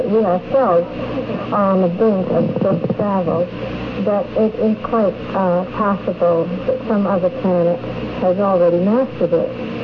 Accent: Westfall, Rhode Island, United States; I'm from Westfall at Rhode Island.

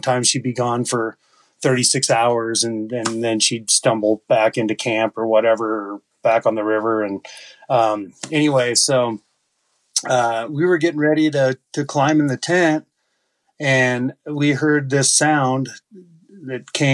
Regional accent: Bend, Oregon, United States; So it was the fall of 1996, and at the time, I grew up in Bend, Oregon.

